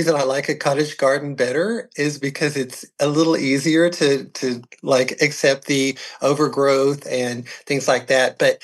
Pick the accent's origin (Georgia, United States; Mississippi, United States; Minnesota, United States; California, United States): Georgia, United States; Well, I'm a Georgia native. I was born here in Georgia. I've lived here all my life.